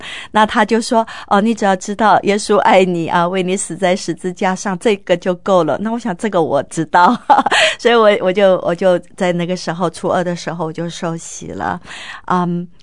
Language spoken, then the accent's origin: Chinese; Taiwan; 我在台湾出生长大，在台湾过了我人生的第一个23年，神非常爱我。我是出生在一个拜佛教的家庭